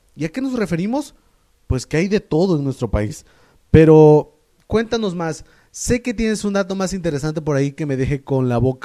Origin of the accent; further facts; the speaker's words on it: Mexico; ¿Qué tan bendecidos por nuestro país, somos los mexicanos